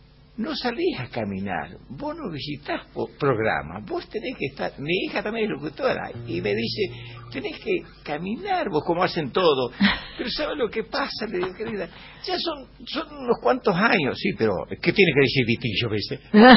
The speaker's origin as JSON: {"language": "Spanish", "region": "Santiago del Estero", "country": "Argentina", "tie": "born or raised there", "said": "Yo vine de la provincia de Santiago del Estero."}